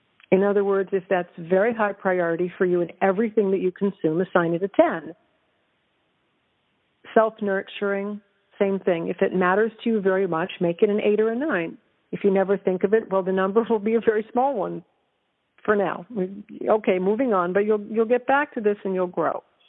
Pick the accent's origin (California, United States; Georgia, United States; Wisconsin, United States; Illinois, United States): California, United States; being Californian and being 50, yoga's been in my life for a long, long time